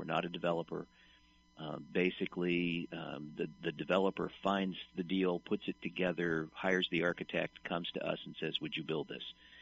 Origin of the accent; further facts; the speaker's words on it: Seattle, Washington, United States; moved away as an adult; I was born and raised in the Northwest near Seattle, went to school at the University of Washington, came to Southern California because there was work here in the late 70s, and there wasn't in Seattle.